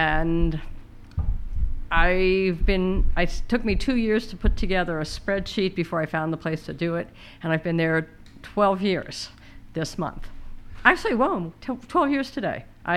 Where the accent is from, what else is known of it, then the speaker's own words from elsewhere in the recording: Ohio, United States; moved away as an adult; Originally I'm from Ohio, lastly I was from Ohio before we moved here.